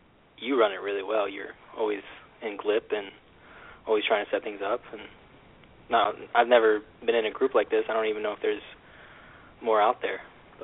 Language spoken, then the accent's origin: English; Florida, United States; I'm from Florida. I live in Sarasota.